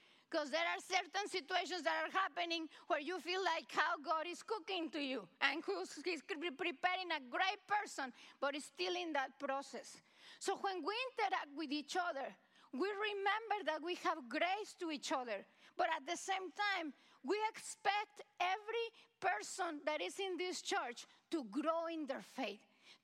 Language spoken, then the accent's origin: English; Mexico; now in United States; I came back from Mexico. I went to visit my parents, and it touched me first that while I am in Mexico, I have told you, my parents, they are in their 80s